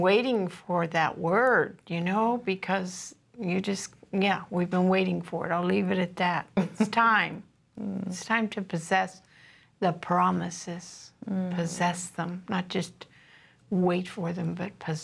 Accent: California, United States; You know, we came from California, so we experienced some horrible.

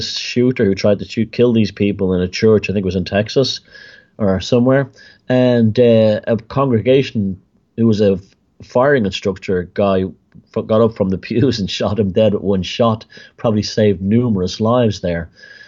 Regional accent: Ireland; You're going to tell us we're not Irish? This kind of thing? Or that we're something else?

